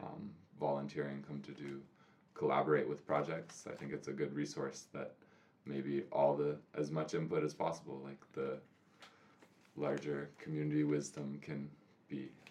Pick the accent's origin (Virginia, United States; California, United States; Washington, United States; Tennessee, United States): Washington, United States; Seattle; Near Seattle, Washington, I grew up mostly.